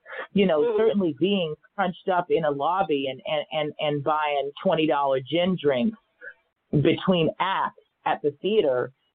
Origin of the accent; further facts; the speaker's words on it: Los Angeles, California, United States; You know, I grew up here in Los Angeles, and I was the child of a Black and Irish dad, Filipino mother.